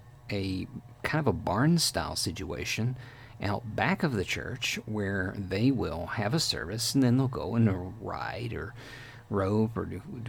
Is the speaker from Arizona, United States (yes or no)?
no; Texas, United States; overseas, and of course I'm from Texas, most people feel like, or at least the mystique overseas sometimes, is that if you're from Texas, you have these things.